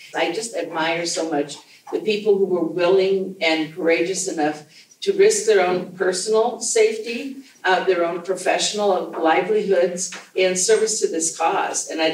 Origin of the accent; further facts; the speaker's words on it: Colorado, United States; So I am not from Denver. I've never worked in Denver. I grew up in rural Colorado.